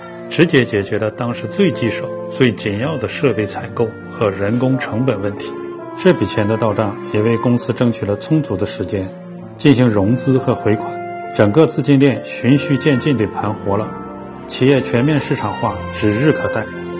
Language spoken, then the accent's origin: Chinese; Dalian, Liaoning, China; 土生土长的大连人，曾经为了求学漂洋过海，学成后我回到了家乡。